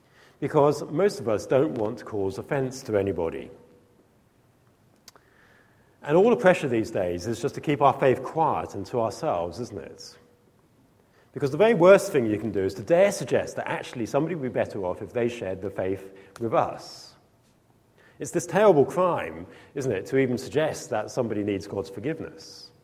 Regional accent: Norwich, East of England, United Kingdom; When I was growing up in Norwich, there used to be this chocolate factory in the middle of Norwich.

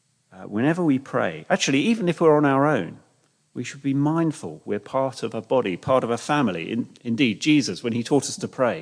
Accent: London, United Kingdom; When I was growing up in North London, we'd always go and see the lights together.

